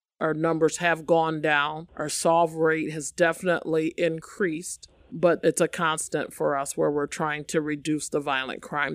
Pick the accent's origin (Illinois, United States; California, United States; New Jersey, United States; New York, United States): Illinois, United States; Rockford; Being born and raised in Rockford, a lot of people know who I am.